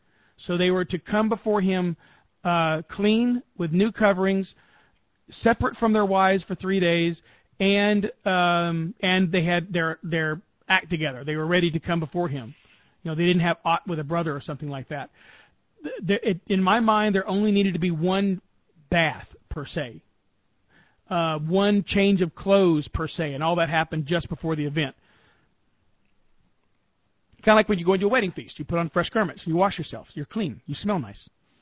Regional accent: Georgia, United States; accent: Georgia; And in my Georgia accent, it sounds like this.

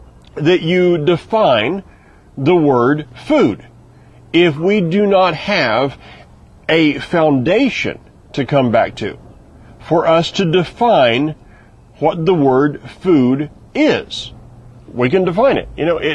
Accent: the South, United States; I'm from the South. In the South, pig, pork, shrimp, I mean, if you're from any of the Gulf or the seacoast, the seaboards, you know, shrimp.

